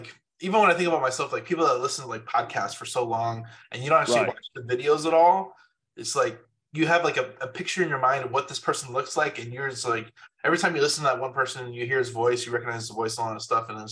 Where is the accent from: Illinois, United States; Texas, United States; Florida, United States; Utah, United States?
Illinois, United States; Chicago; I don't know if you know this host out of Chicago, because I'm originally from Chicago.